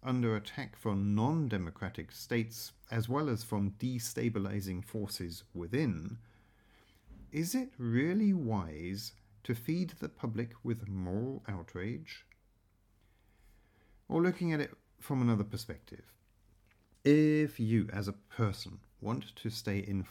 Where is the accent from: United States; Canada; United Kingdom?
United Kingdom; England; Now, when I was growing up in England